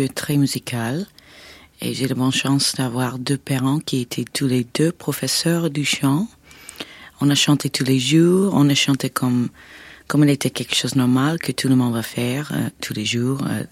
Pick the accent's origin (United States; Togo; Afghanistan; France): United States; Rochester, New York; French is a second language; also born or lived in Indiana, Pennsylvania; Je suis né à Indiana, Pennsylvania, où mes parents étaient étudiants. Et nous avons habité pas très long à Pennsylvania, dans une petite ville où mon père a commencé d'être professeur. Et après, nous étions vraiment à Rochester, New York, où j'étais vraiment tout le temps à Rochester.